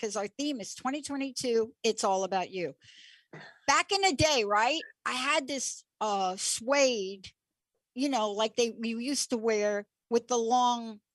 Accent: New York, United States; I was in New York with him. I'm from New York.

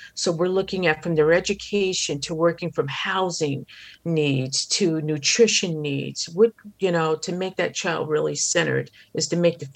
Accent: New York, United States; I grew up in New York, still had a great relationship with the founders.

